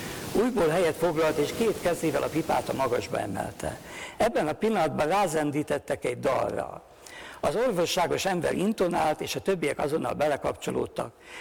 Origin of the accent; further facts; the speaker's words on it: Mohács, Baranya, Hungary; nem csak a szülőhazámból, de egyenesen a szülővárosomból, a Mohácsi Katolikus Elemi Igazgató tanítójától